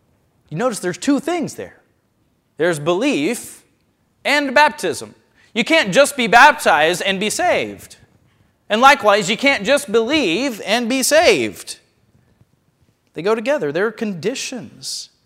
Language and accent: English; the South, United States; I'm from the South. I love Chick-fil-A.